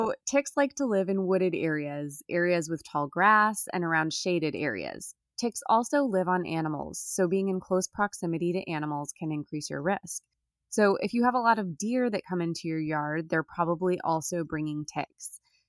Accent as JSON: {"language": "English", "region": "Indiana", "country": "United States", "tie": "born or raised there", "said": "I remember that growing up in Indiana, as soon as it was 50 degrees, I thought it was shorts weather."}